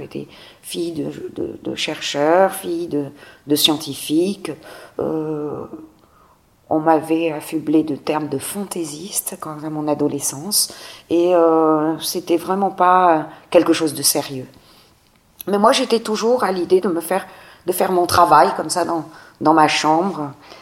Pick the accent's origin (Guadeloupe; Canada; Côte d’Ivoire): Côte d’Ivoire; j'ai grandi en Côte d'Ivoire